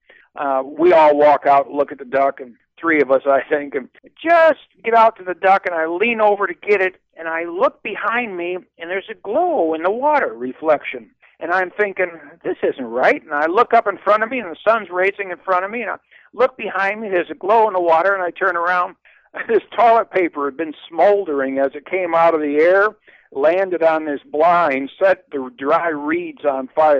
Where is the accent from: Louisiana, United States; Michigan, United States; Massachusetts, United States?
Michigan, United States; moved away as an adult; also born or lived in Cleveland; now in Texas, United States; I was born and raised in Michigan, spent 3 years living in Cleveland, got traded here the winter of 78 and never moved away.